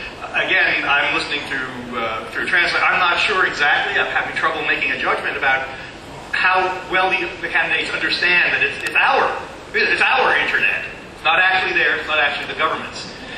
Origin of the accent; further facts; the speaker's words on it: United States; I'm from America, so I don't have definitive judgment on it